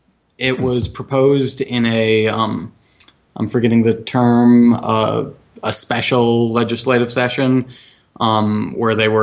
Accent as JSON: {"language": "English", "region": "Arizona", "country": "United States", "tie": "born or raised there", "said": "I grew up in Arizona, actually, and Arizona has some very regressive laws."}